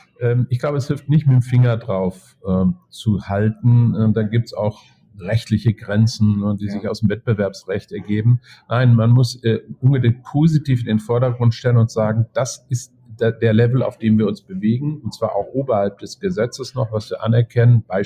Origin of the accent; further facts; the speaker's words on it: Hamburg, Germany; Ich bin Hamburger